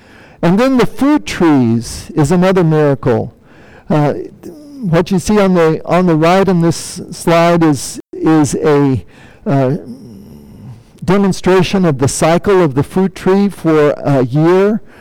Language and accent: English; Albuquerque, New Mexico, United States; I'm from Albuquerque, New Mexico